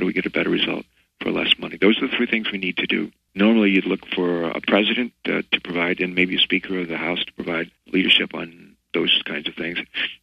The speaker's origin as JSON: {"language": "English", "region": "Virginia", "country": "United States", "tie": "born or raised there", "said": "In full disclosure, I was born in West Virginia. We moved when I was in the second grade. I grew up in Virginia and later went off to Ohio State to become a Navy midshipman and then naval flight officer."}